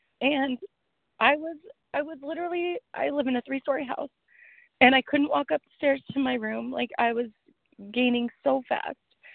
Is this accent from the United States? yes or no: yes; Portland, Oregon, United States; I'm from Portland, Oregon.